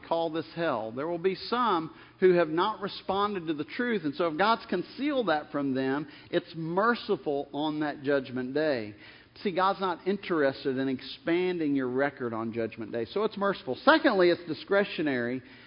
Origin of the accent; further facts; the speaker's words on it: New Orleans, Louisiana, United States; I was in Shreveport, that's where I was saved, but I would go back down to New Orleans, my hometown, I would visit with family